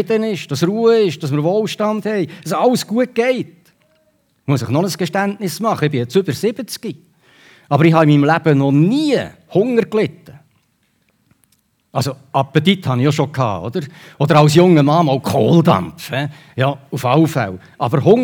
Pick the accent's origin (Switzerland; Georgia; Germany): Switzerland; born there; Ich bin in der Schweiz geboren worden. Kann ich auch nichts dafür. Ich habe einen von den schönsten Flecken auf dieser Erde. Oder? Stell dir mal vor, wir haben Berge, die Alpen. Wir haben Hügel, der Jura. Wir haben das Mittelland mit Seen.